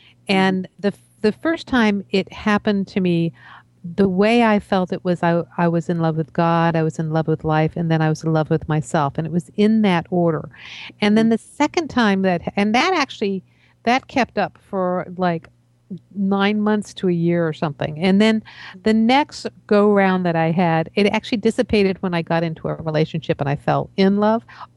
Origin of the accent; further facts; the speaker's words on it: East Coast, United States; now in Seattle, United States; I'm originally from the East Coast. And so when I moved to Seattle, I was always 20 minutes early wherever I went.